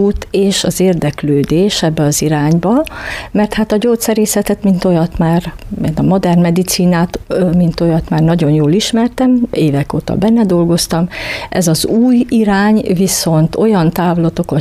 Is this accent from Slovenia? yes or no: yes; Ljubljana, Slovenia; moved away as an adult; now in Vojvodina, Serbia; Szlovéniában születtem, ott nőttem fel Ljubljanában. A szüleim viszont vajdasági magyarok. Tehát ők úgy kerültek Szlovéniába, úgyhogy én is az öcsém már ott születtünk, ott is nőttünk fel. Férjhez mentem vissza a Vajdaságba